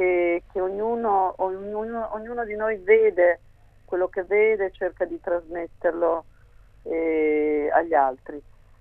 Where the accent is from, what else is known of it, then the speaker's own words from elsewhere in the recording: Portogruaro, Veneto, Italy; now in Uruguay; io non sono veneziana, sono veneta. Però la parola veneta in castellano non si può tradurre, per cui mi metto sempre veneziana. In realtà io sono veneta, della provincia di Venezia